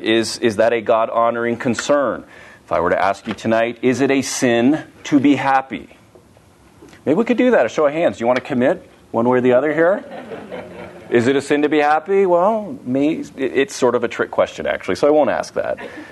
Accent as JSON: {"language": "English", "country": "Canada", "said": "And number five, Canada, which makes me happy since I'm a Canadian citizen."}